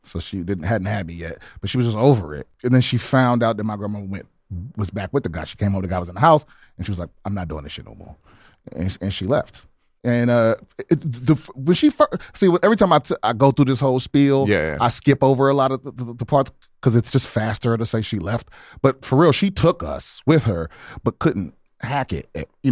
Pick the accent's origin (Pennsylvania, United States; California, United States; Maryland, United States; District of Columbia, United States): District of Columbia, United States; Washington; born there; I was born in Washington, D.C. Mm-hmm. And when I was like seven, went into foster care.